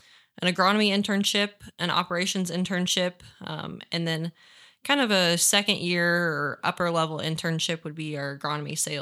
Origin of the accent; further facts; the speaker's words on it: Harrison County, Indiana, United States; I am originally from Harrison County, but moved up here once I got married a year ago.